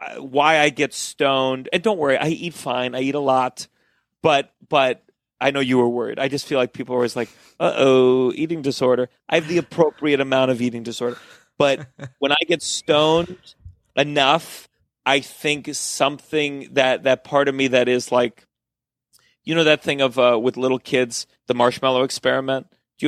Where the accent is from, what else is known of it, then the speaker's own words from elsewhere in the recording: Potomac, Maryland, United States; Man, growing up in Potomac, it's tough to tell when you're younger, your palate is so unrefined.